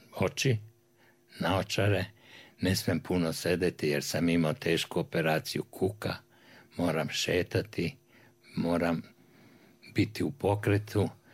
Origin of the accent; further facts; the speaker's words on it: Kruševac, Šumadija and Western Serbia, Serbia; Onda sam prešao u Kruševac, pošto je to bio moj rodni grad tamo.